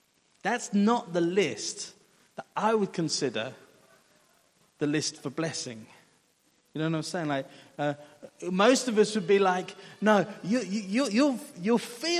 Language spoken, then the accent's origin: English; England, United Kingdom; so in England, I grew up in England